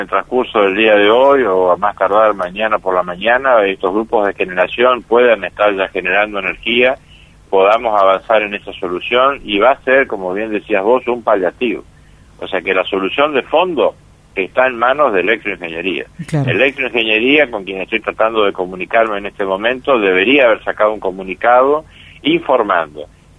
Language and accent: Spanish; Corrientes, Argentina; seremos correntinos, seremos virasoleños, pero también somos argentinos.